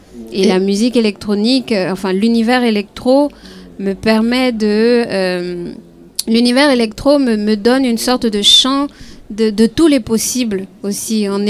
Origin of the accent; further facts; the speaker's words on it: Côte d’Ivoire; en tant qu'ivoirienne, je dis toujours que j'ai la chance d'être dans une société qui est matriarcat.